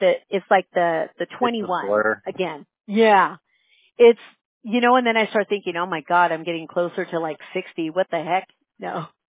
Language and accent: English; California, United States; I was born and raised in Orange County.